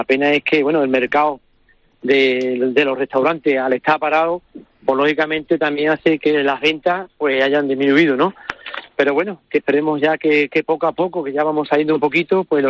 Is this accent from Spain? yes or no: yes; Burguillo, Spain; yo creo que nos sentimos orgullosos de decir que somos de Burguillo